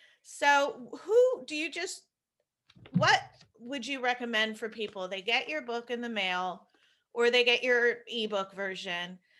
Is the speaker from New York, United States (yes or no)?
no; Berkeley, California, United States; I know people usually accuse me of, you know, I grew up in Berkeley, so they're like, oh, that's just hippy dippy